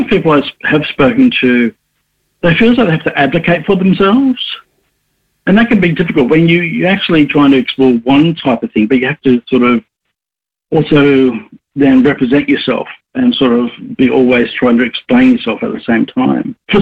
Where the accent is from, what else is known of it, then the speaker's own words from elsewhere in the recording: Newcastle, New South Wales, Australia; I grew up in Newcastle